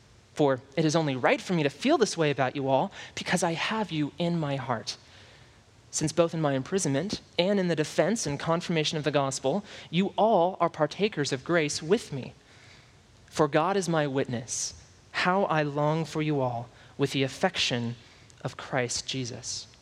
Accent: Tennessee, United States; I could talk to you about Daniel Nickerson, a friend of mine who I grew up with in Tennessee

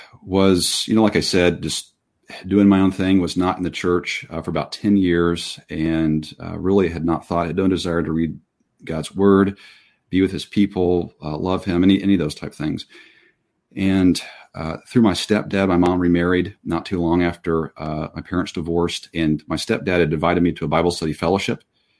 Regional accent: Tyler, Texas, United States; I was born in Tyler, Texas.

